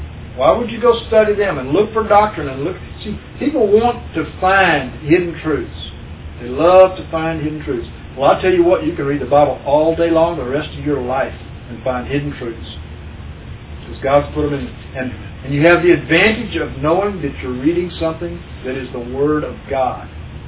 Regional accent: Baton Rouge, Louisiana, United States; Over in my area, I moved over here from Louisiana, our town, Baton Rouge, which is where Jimmy Swaggart had his ministry.

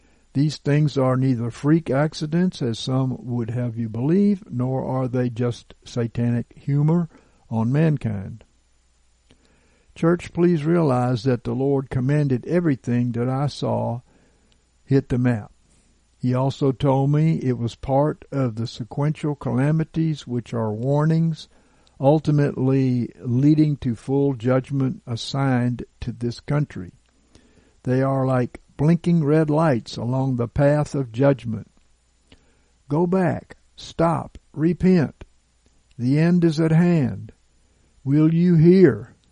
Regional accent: Gulf Coast, United States; I come from the Gulf Coast, and once hurricanes come ashore, they die out very quickly

